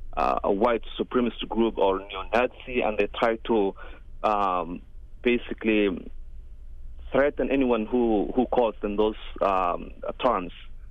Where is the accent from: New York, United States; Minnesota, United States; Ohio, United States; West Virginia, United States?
Minnesota, United States; compared to my home state, Minnesota